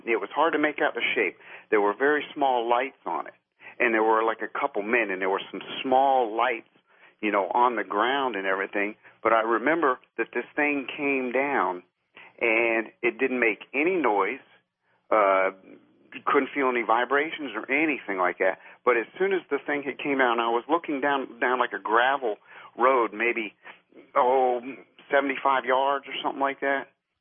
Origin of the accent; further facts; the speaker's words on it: New Mexico, United States; now in Virginia, United States; I grew up in New Mexico in the early 70s.